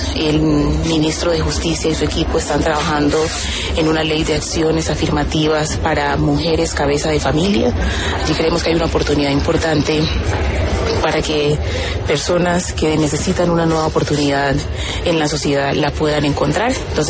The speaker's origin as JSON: {"language": "Spanish", "town": "Istmina", "region": "Chocó", "country": "Colombia", "tie": "born or raised there", "also_born_or_lived": "Cali", "said": "Allí regresamos al municipio de Ismina, al departamento del Chocó, y desde preescolar estudié en la Escuela Normal Superior Nuestra Señora de las Mercedes"}